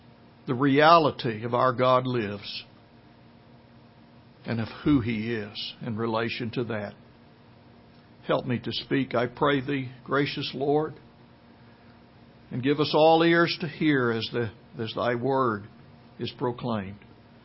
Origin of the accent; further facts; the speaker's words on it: Plainview, Texas, United States; grew up in the panhandle of Texas, and if you know anything about the panhandle of Texas, in fact, I grew up in Plainview, Texas, and the name is Plainview for a reason.